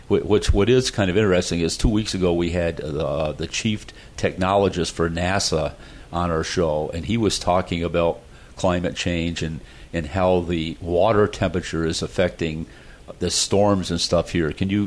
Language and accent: English; New York, United States; the reason I remember that is I grew up in the Adirondacks, and the Hudson River had a nice white water.